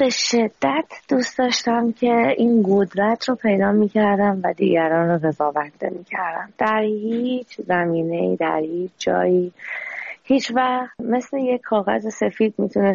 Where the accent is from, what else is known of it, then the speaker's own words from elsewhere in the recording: Iran; بعد که از ایران اومدم بیرون